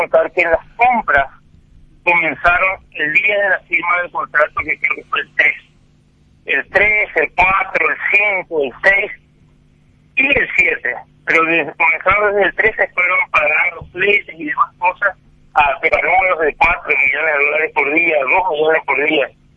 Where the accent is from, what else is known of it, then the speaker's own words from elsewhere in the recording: Paraguay; soy paraguayo, tengo hijos, vivo acá.